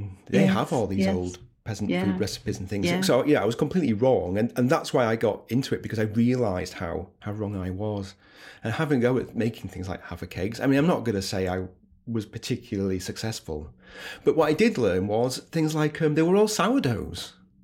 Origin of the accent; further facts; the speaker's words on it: Yorkshire and the Humber, United Kingdom; now in Manchester, United Kingdom; yes, but I'm from Yorkshire.